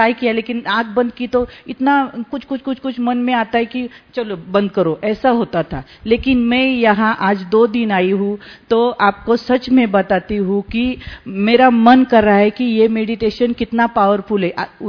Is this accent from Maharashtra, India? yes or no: yes; Pune, Maharashtra, India; मैं महाराष्ट्र पुणे से हूँ और मैं यहाँ पहली बार आई हूँ